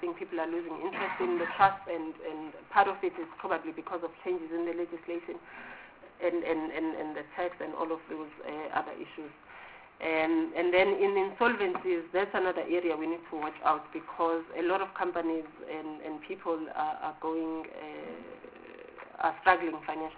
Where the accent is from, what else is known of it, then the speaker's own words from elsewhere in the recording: Durban, KwaZulu-Natal, South Africa; I come from Durban. Excuse my bias towards Durban.